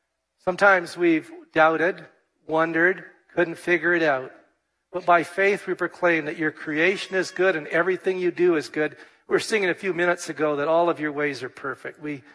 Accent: Vancouver, British Columbia, Canada; We grew up in Vancouver

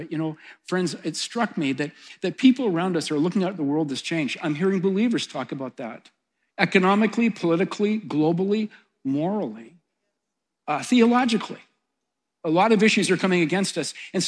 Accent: Edmonton, Alberta, Canada; I got to tell you, I'm from Edmonton.

